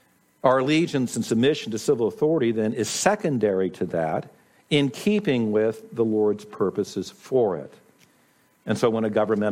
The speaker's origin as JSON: {"language": "English", "country": "United States", "said": "I'm also an American."}